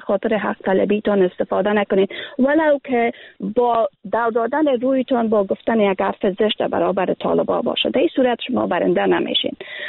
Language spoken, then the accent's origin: Persian; Afghanistan; moved away; اگر ما امروز بیرون از افغانستان زندگی میکنیم، باور کنین که من از لحاظ فیزیکی بیرون از افغانستان هستم.